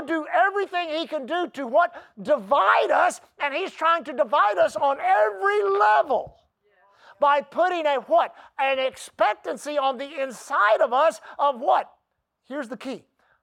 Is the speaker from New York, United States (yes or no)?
no; Texas, United States; I always used to use the Houston Oilers as an example because I grew up on the Gulf Coast of Texas.